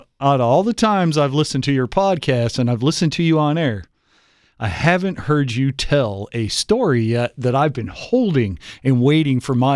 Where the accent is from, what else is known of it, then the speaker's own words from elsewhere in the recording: Endicott, New York, United States; And I grew up in Binghamton, New York. Endicott, New York is where I grew up.